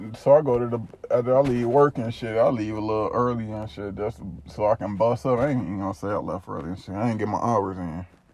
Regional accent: Detroit, Michigan, United States; Bitch, I'm from Detroit.

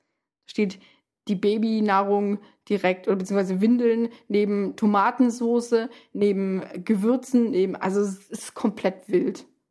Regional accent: Germany; ich bin aber auch, also als Deutscher ist man da aber dann auch nochmal abgeschreckter, weil selbst in Deutschland essen wir nicht so viel Fleisch wie hier.

